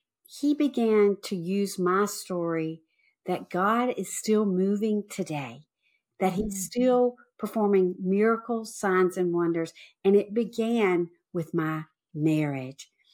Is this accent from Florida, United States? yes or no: no; Mississippi, United States; But I am from Mississippi, born and raised, baby of five.